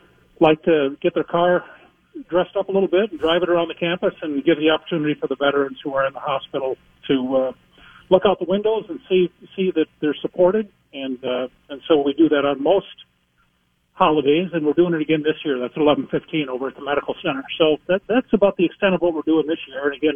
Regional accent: Mankato, Minnesota, United States; I make it an annual trip down to Mankato, my hometown

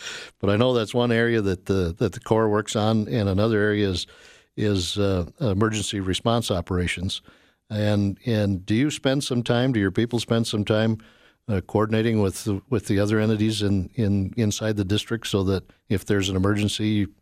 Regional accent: Minneapolis-Saint Paul, Minnesota, United States; And I was born in the Twin Cities, and I've been in Minnesota my whole life

